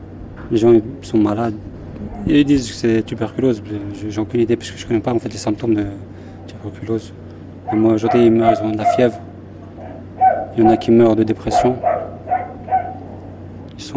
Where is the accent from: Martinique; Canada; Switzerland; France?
Switzerland; now in Syria; Je suis d'origine bosniaque, mais je viens de Suisse. J'ai 30 ans.